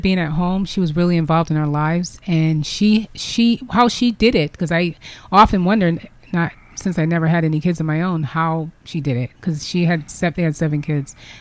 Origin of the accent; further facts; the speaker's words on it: Groton, Connecticut, United States; also born or lived in Newport; My father was in the Navy. He was a military man. So although I was born in Newport, we didn't grow up there. We visited there because our cousins stayed there, but we grew up in Groton because Groton is a military town.